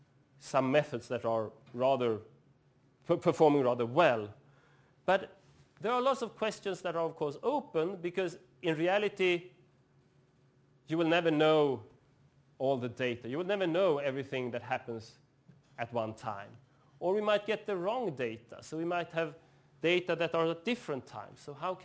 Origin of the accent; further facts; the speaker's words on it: Norrland, Sweden; English is a second language; since I'm from Northern Sweden